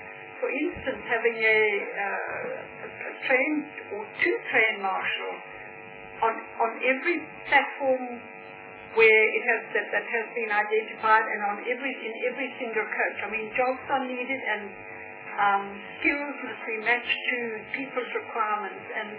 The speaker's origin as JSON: {"language": "English", "town": "Port Elizabeth", "region": "Eastern Cape", "country": "South Africa", "said": "I come from Port Elizabeth. What's happening there? What's happening in East London? What's happening in Craddock?"}